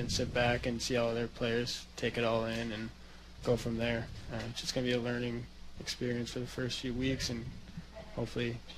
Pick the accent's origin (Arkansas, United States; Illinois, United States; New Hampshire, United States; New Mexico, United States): Illinois, United States; Winfield; So I'm from Winfield. I grew up there.